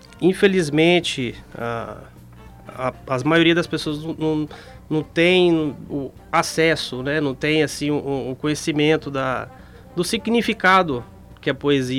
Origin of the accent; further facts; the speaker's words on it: Miracatu, São Paulo, Brazil; Eu nasci em São Paulo, mas assim, ainda bem pequeno. Meus pais se mudaram para uma cidade chamada Miracatu, em São Paulo também